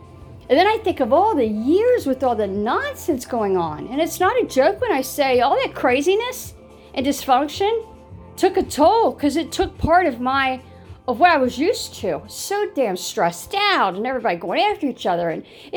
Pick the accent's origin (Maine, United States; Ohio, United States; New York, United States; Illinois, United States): Ohio, United States; Where I used to, where I grew up at, where I grew up in Ohio, and in the memory lane of where, places I used to go